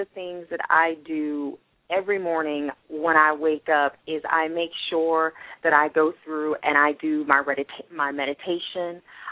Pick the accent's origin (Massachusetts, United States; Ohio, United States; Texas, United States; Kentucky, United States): Ohio, United States; even though I'm originally from Ohio, and everybody laughs at me down here, and they're like, you should be used to the cold